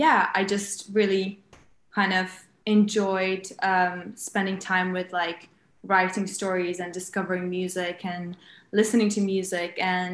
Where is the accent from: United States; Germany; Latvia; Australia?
Latvia; English is a second language; So I'm originally from Latvia. Don't know if you know where that is. It's a country in Europe, in Baltic states. So I'm from Latvia. I grew up in a small town, I would say.